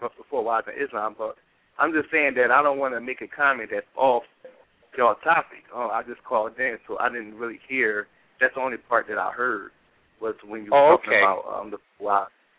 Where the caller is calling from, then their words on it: Philadelphia, Pennsylvania, United States; calling from Philadelphia.